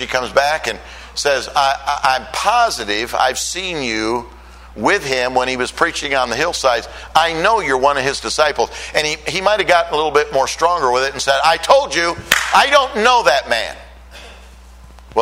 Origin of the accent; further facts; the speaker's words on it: Michigan, United States; I was born and raised in Michigan.